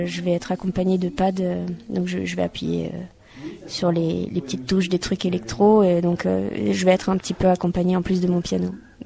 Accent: Île-de-France, France; Je viens de la région parisienne, de plus précisément dans les Yvelines.

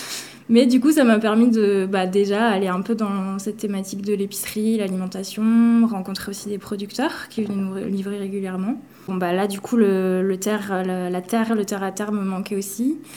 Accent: Occitanie, France; j'ai grandi dans le Lot, du coup plutôt à la campagne

